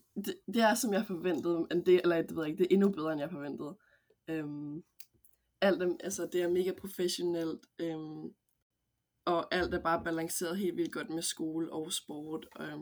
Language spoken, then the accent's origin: Danish; Køge, Zealand, Denmark; moved away as an adult; also born or lived in Aarhus; now in United States; Jeg er 20 år gammel, og jeg spiller for University of Florida i USA. Jeg kommer fra Køge, hvor jeg har spillet alle mine ungdomsår. Jeg flyttede til Aarhus, da jeg skulle starte på gymnasiet